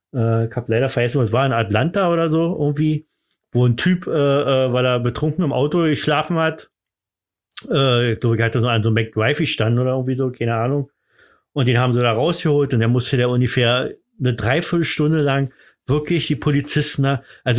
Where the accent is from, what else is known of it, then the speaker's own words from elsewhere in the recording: East Germany, Germany; ich komme aus dem Osten